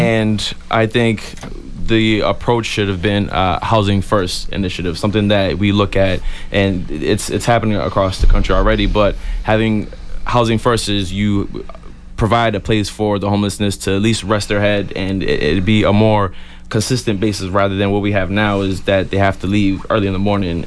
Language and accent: English; Brockton, Massachusetts, United States; And I know how hard it was for me growing up in Brockton, coming up in a single family household.